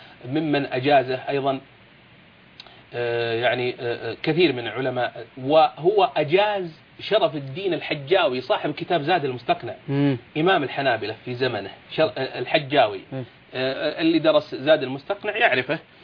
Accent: Najd, Saudi Arabia; هذا كتبه هي اللي تربينا عليها في نجد

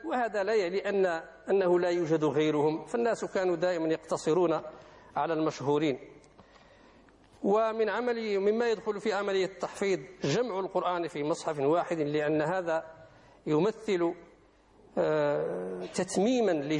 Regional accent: Morocco; عندنا في المغرب

